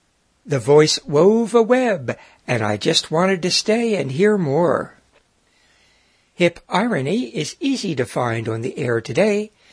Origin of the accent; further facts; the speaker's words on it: Pennsylvania, United States; AM reception happened to be extra good that night in my hometown outside of Philadelphia.